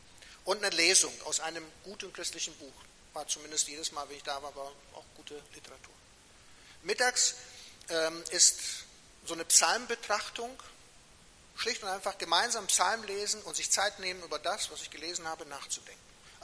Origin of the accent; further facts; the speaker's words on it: Croatia; Ich komme ja ursprünglich aus Kroatien